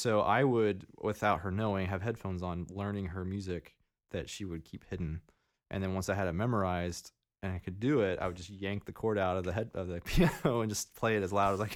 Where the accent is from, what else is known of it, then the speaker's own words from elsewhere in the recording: Louisiana, United States; I'm originally from Louisiana, and my best friend, right before I moved away, was from here.